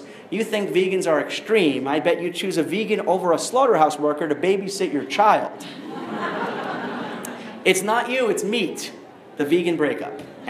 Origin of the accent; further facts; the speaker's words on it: New York, United States; When I grew up in New York, if you went out for tofu in the Chinese food restaurant